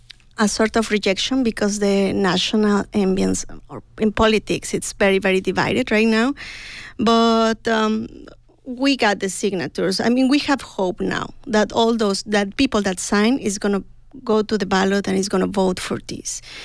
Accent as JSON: {"language": "English", "country": "Mexico", "lives_now": "United States", "said": "I'm an immigrant. I'm from Mexico, and I just came to Humboldt County for making my research on PhD"}